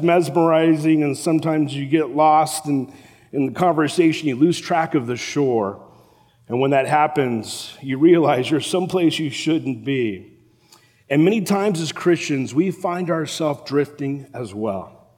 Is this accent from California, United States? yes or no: yes; Los Angeles, California, United States; I grew up in South LA area, and my time as a youth, I spent so much of my time actually hanging out at the beach, because it was like 5 minutes from my house.